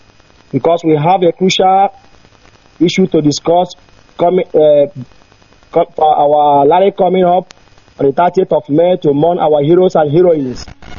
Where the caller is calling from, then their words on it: Switzerland; And I am calling from Switzerland.